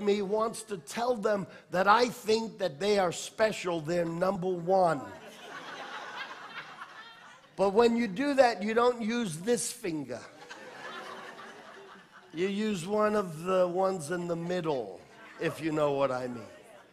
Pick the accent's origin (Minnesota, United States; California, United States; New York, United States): New York, United States; now in Florida, United States; I'm a New Yorker. I wear my passion on my sleeve.